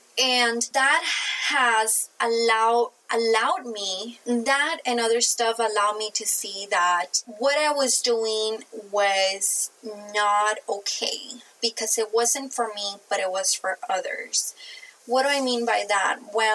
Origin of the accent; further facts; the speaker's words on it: Mexico; accent: Mexican; You know, my Mexican accent is not letting me roll that D and that I.